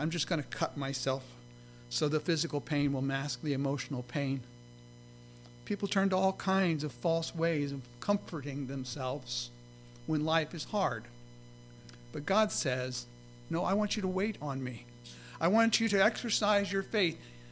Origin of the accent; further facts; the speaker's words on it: United States; And I'm an American. And part of my birthright as an American is I get to experience instant gratification most of the time.